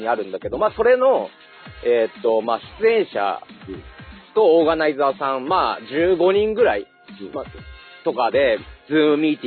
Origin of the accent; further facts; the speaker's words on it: Fukushima, Japan; いや、なんで俺いきなり地元福島のさ、薄い少年に戻ってんの。福島から来ました。